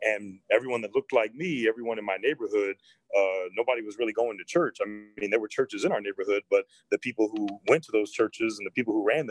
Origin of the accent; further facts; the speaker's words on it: St. Louis, Missouri, United States; And I grew up in St. Louis, Missouri, which is where we still primarily live. We still live in the neighborhood I grew up in.